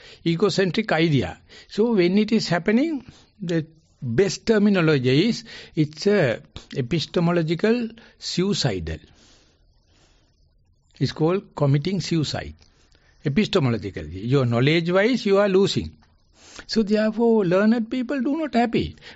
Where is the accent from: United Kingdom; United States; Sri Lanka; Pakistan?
Sri Lanka; English is a second language; I am just bumpkin from Sri Lanka.